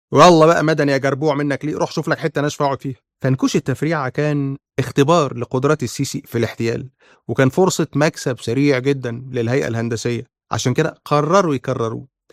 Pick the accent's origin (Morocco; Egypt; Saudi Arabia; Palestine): Egypt; لأن لو كنا احنا كمصريين متكتفين وما نقدرش نتكلم